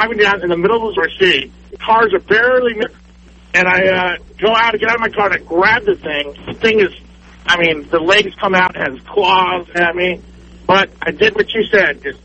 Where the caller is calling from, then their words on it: Frederick, Maryland, United States; from Frederick. How are you?